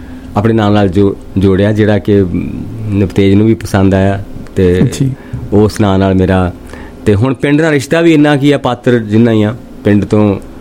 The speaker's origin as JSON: {"language": "Punjabi", "town": "Patar Kalan", "region": "Punjab", "country": "India", "tie": "born there", "said": "ਸੋ ਮੇਰਾ ਜਨਮ ਪਿੰਡ ਮੈਦਾਨਾ ਪੱਤੜ ਕਲਾਂ"}